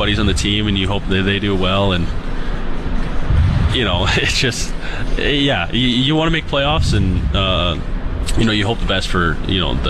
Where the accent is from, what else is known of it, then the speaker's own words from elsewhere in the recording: Lethbridge, Alberta, Canada; I'd say first time I ever played in Lethbridge, my hometown.